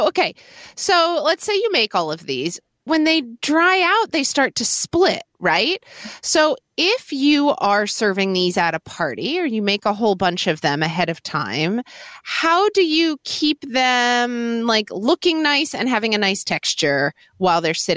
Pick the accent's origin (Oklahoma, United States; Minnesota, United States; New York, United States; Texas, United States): Oklahoma, United States; Oklahoma City; So I grew up in Oklahoma City, Oklahoma. There were a lot of strip malls in Oklahoma City.